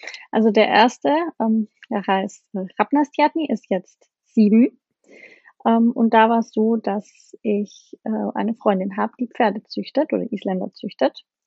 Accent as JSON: {"language": "German", "country": "Austria", "said": "ich bin 27 Jahre alt und ich komme aus dem schönen Österreich, wie man vielleicht hört an meinem Akzent."}